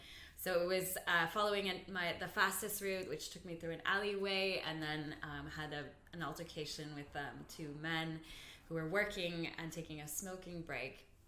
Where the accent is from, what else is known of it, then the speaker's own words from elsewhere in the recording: Canada; moved away as an adult; now in London, United Kingdom; So Safe in the City first came as an idea when I moved from Canada over to London.